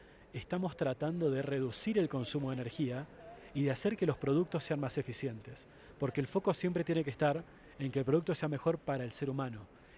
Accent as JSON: {"language": "Spanish", "country": "Argentina", "said": "Yo soy de Argentina, un país conocido por"}